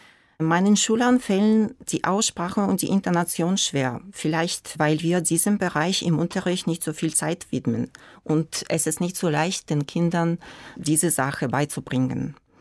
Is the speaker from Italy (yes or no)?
no; Yekaterinburg, Sverdlovsk Oblast, Russia; ich komme aus Russland, aus der Stadt Jekaterinburg. Und ich wurde im Jahre 1976 geboren.